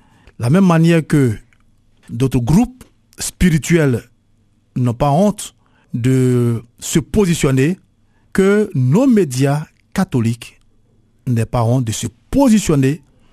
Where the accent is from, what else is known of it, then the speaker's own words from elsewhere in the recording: Côte d’Ivoire; Mais chez moi, en Côte d'Ivoire et en Afrique